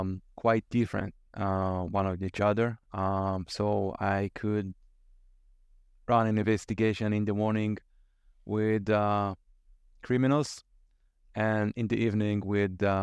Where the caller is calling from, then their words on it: Central District, Israel; From Israel, in a city near Tel Aviv. So it's evening now in Israel.